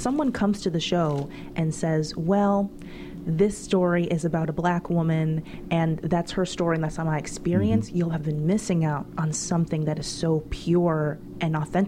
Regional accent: Milwaukee, Wisconsin, United States; And I am from Milwaukee, Wisconsin.

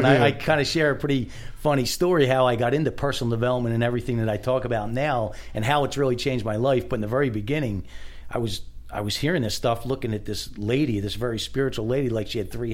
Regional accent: New Jersey, United States; I grew up in Jersey.

